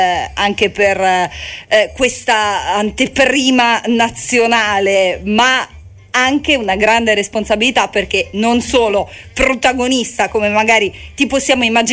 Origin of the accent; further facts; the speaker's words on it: Rome, Lazio, Italy; io purtroppo sono romana e il napoletano ci hanno provato in tantissimi artisti anche ad insegnarmelo, non ci sono mai riusciti.